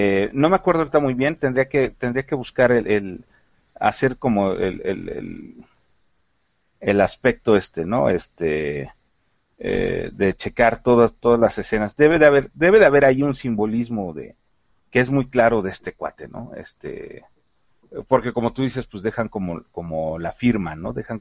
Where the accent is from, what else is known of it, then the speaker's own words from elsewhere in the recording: Mexico; a mí por ejemplo como mexicano me choca ese tipo de imagen